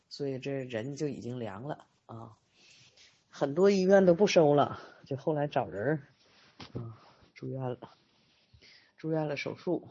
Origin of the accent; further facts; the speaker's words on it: Northeast China, China; 我是东北人啊